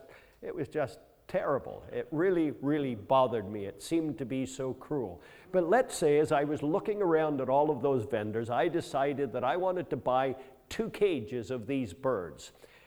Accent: Scotland, United Kingdom; born there; But I was born in Scotland, so I only ever want to pay a low price. Sutherland

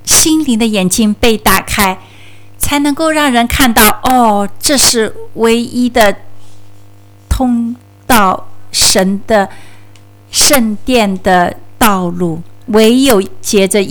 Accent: New Zealand; also born or lived in California, United States; 我的老家是来自加利福尼亚，我是在加利福尼亚出生的，我当然基本上是在纽西兰成长的哈，因为我这个五岁就来新西兰了，所以我基本上是更像 Kiwi。但是不管怎样，我的家是来自加利福尼亚。

